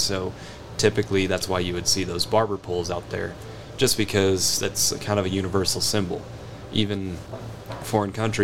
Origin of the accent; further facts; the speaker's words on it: Grants, New Mexico, United States; So I grew up in New Mexico. I've been here all 24 years. But I grew up originally in Grants, New Mexico. Small town.